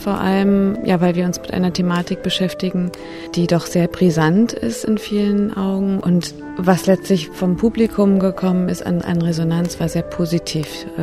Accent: Iran; was mir als Iranerin vorgesetzt wird

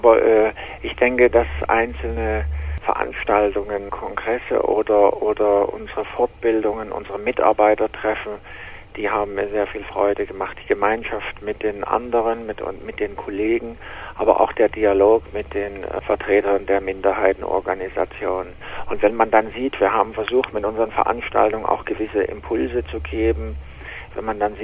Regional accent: Dresden, Saxony, Germany; Wir haben eine Transitreise geplant gehabt von Dresden, meiner Heimatstadt, nach Varna.

